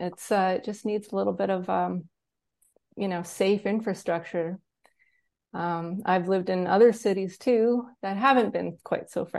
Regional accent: Canada; Where I grew up in Canada, you could easily and safely ride your bike everywhere.

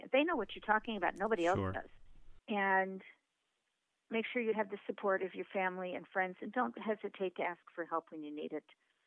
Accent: St. Louis, Missouri, United States; now in Los Angeles, United States; I grew up in St. Louis. I went to University of Illinois

